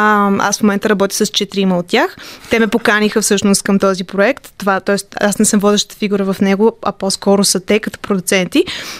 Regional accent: Sofia, Sofia City, Bulgaria; born there; на 26 години съм, родена съм в София

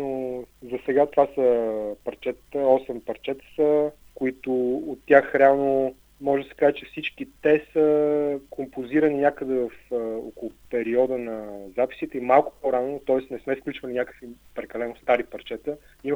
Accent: Sofia, Sofia City, Bulgaria; Още повече, че ние обума го записахме в Пловдив, а ние сме от София.

